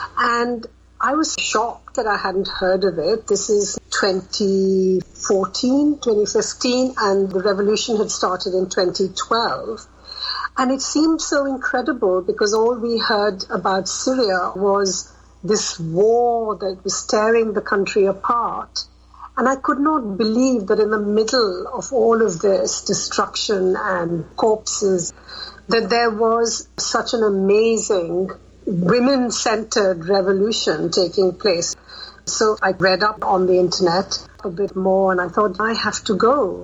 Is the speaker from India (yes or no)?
yes; India; discussing India, because I'm from India, so he wanted to talk about Indian culture